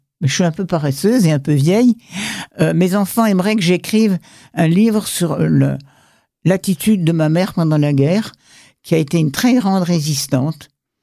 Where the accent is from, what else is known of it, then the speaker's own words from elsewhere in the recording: France; nous n'oublions pas que nous sommes français.